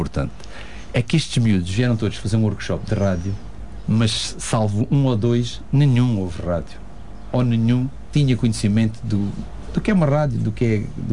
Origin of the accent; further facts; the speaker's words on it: Selmes, Alentejo, Portugal; E eu também sou de Selmes.